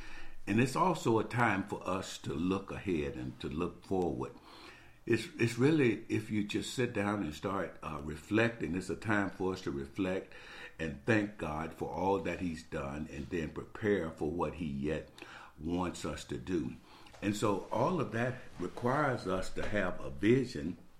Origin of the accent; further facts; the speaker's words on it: Birmingham, Alabama, United States; I remember vividly when I was growing up in Birmingham, Alabama, it seemed like Christmas took for years to come.